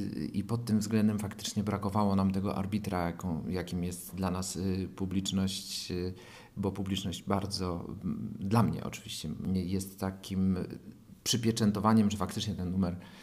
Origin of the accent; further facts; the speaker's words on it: Łódź, Łódź Voivodeship, Poland; moved away as an adult; now in Warsaw, Poland; W każdym razie tak, Łódź to moje rodzinne miasto, spędziłem tam 23 lata, poznałem tam moją żonę, którą wywiozłem do Warszawy, ale żona jest naleciałością, gdyż jest bydgoszczanką.